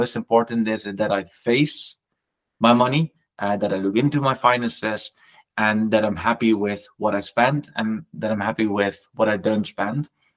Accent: Netherlands; English is a second language; I'm from the Netherlands, and middle class in the Netherlands means that you're actually have quite some money.

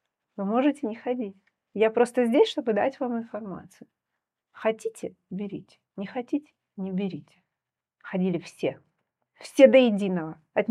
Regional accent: southern Ukraine, Ukraine; now in Latvia; Я, как мы все знаем, я из Южной Украины, я приехала в Латвию, очень долго учила сложный для меня латышский язык

